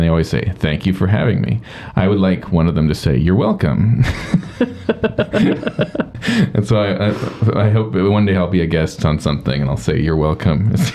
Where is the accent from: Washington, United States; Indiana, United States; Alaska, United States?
Washington, United States; Seattle; moved away as an adult; also born or lived in New York / California / Boston; But I grew up in Seattle and moved to New York to start grad school.